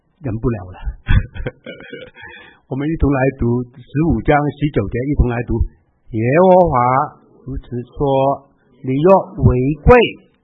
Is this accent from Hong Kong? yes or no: yes; Hong Kong; 我本来是香港人，在粤语教会里面服侍的